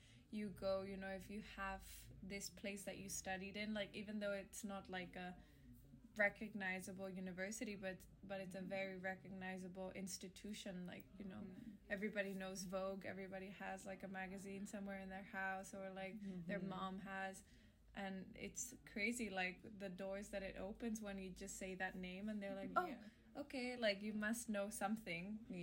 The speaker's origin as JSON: {"language": "English", "country": "Brazil", "also_born_or_lived": "Canada", "lives_now": "Barcelona, Spain", "said": "hey guys, I'm from Brazil and Canada and I'm based in Barcelona."}